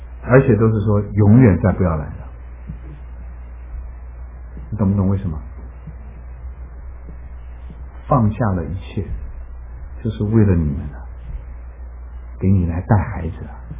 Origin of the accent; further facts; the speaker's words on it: Hunan, China; 我是一个吃辣椒长大的人。湖南人的脾气啊，最恨人家就是当着我的面骗我。